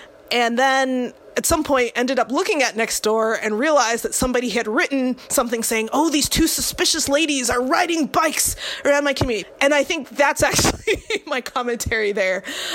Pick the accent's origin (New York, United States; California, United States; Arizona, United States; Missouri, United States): California, United States; Ontario; So I grew up in the Inland Empire, in Ontario initially, and, you know, in the 80s.